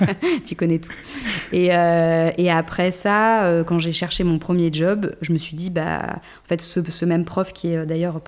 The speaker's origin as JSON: {"language": "French", "town": "Paris", "region": "Île-de-France", "country": "France", "tie": "born or raised there", "lives_now": "Bordeaux, France", "said": "Avant ça, j'avais grandi à Paris, fait mes études entre Aix, Toulouse et New York."}